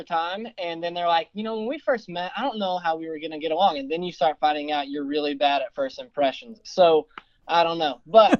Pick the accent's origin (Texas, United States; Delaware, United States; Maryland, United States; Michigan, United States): Texas, United States; So, you know, I love Texas, but I don't, you know, I think it's a great state, but I'm not like one of those, you know, Texas over everything else.